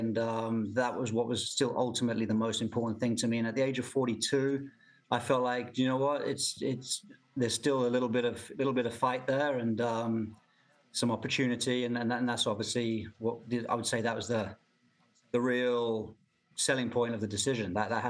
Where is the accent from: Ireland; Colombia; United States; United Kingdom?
United Kingdom; You know, as a British player, you always maybe think you'd have to be the Open Championship